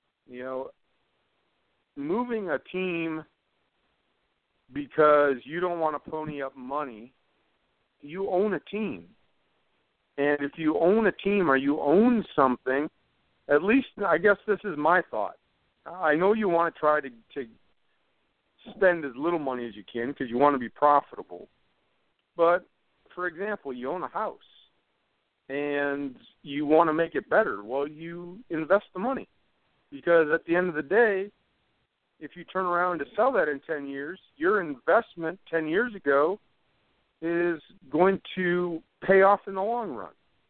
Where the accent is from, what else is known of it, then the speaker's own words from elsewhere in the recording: Green Bay, Wisconsin, United States; now in Pittsburgh, United States; maybe I'm impartial because I'm from Green Bay and I live in Pittsburgh area, and those are the only games in town.